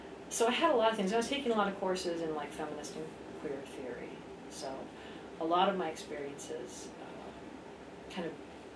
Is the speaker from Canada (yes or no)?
no; Castro Valley, California, United States; moved away as an adult; also born or lived in Los Angeles; I grew up though in the East Bay Area